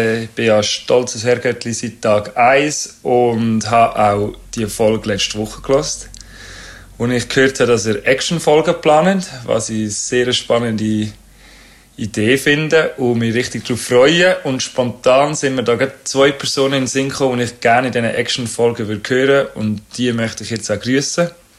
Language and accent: German; Lucerne, Switzerland; bin ich ja Luzerner, aber wohne seit 10 Jahre im schönen Kanton Bern und habe euren Dialekt sehr gern